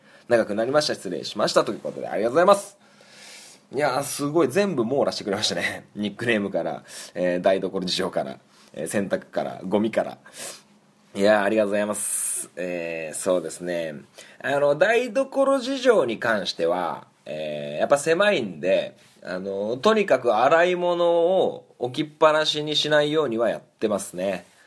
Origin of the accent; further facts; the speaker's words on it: Niigata, Japan; この間僕の地元新潟県の